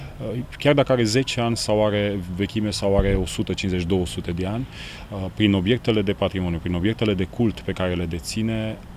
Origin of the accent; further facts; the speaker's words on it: Brașov, Brașov County, Romania; Eu sunt de la Brașov, în mod normal de la Muzeul Casa Mureșenilor Brașov